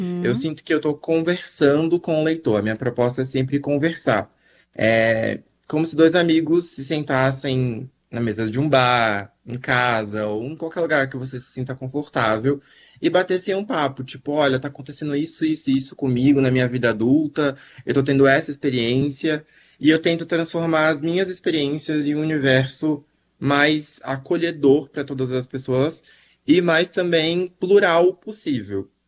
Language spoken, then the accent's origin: Portuguese; Bahia, Brazil; now in São Paulo, Brazil; eu sou baiano e hoje há 10 anos moro em São Paulo.